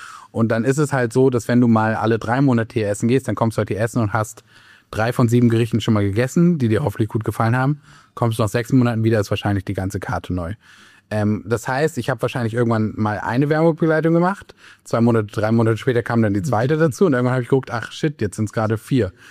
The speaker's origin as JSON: {"language": "German", "town": "Göttingen", "region": "Lower Saxony", "country": "Germany", "said": "ich komme aus Göttingen."}